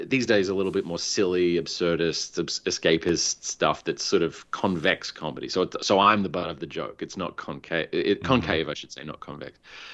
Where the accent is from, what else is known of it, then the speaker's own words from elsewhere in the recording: Australia; moved away as an adult; now in New York, United States; And I moved here. I'm from Australia, obviously